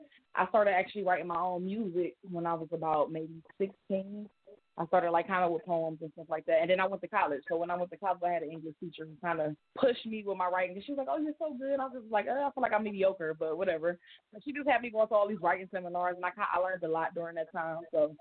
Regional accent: Cleveland, Ohio, United States; I am from Cleveland.

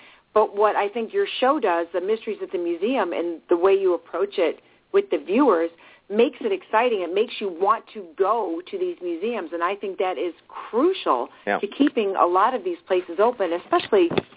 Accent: Cleveland, Ohio, United States; We're from Cleveland. We're based here in Cleveland, Ohio.

